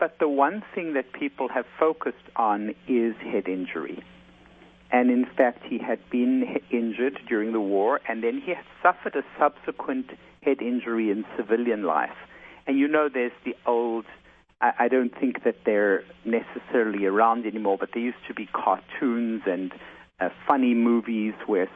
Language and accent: English; South Africa; now in United States; my life growing up in South Africa and then coming to the United States